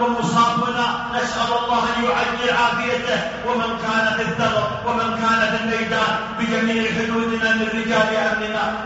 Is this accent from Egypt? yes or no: no; Saudi Arabia; في بلادنا المملكة العربية السعودية